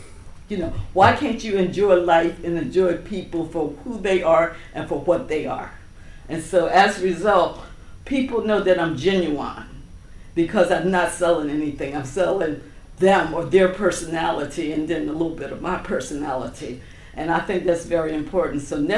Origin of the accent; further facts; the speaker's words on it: Philadelphia, Pennsylvania, United States; And I come from a family of 11 children. We were extremely Ooh. Poor, and I grew up in Philadelphia.